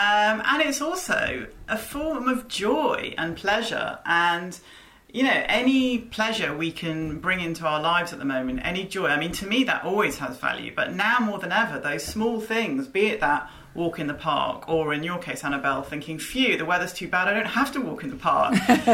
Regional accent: United Kingdom; But I guess it's called being British, isn't it? It's what we do.

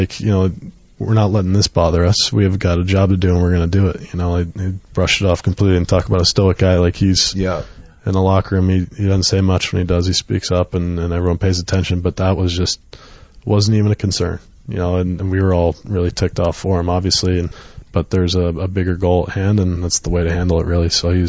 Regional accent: Randolph, New Jersey, United States; I grew up in Randolph, New Jersey

